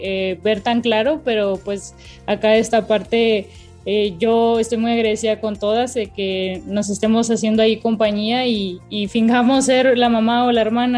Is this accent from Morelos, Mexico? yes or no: no; Los Cabos, Baja California Sur, Mexico; now in Mexico City, Mexico; desde que me vine a la Ciudad de México vivo sola. Mis papás se quedaron en Los Cabos, de donde soy